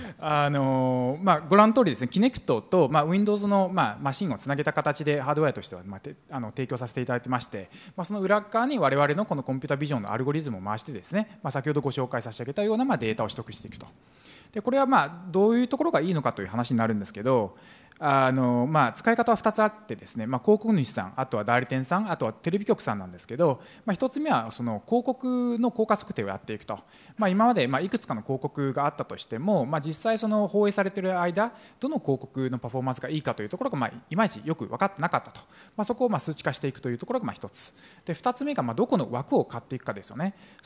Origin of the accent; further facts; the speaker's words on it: China; now in United States; あの私は中国の出身で小学校と大学が日本なんですけど、